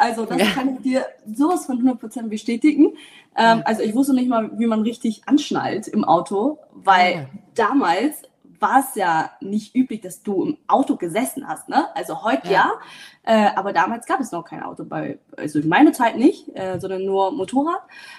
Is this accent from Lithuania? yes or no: no; Cottbus, Brandenburg, Germany; also born or lived in Dresden; ich bin in Cottbus dann quasi aufgewachsen mit meinen Eltern und dann bin Richtung Dresden, ne, um zu studieren.